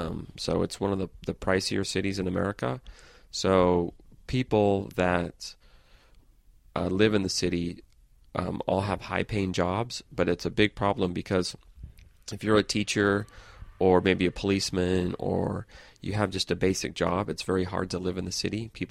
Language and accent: English; San Francisco, California, United States; Oh, I'm from San Francisco.